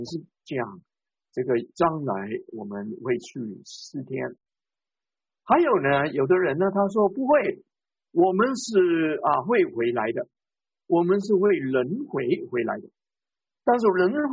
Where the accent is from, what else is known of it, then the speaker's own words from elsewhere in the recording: Hong Kong; born there; 我自己是福建人，但是我是在香港出生的，所以我可能告诉你我是香港人。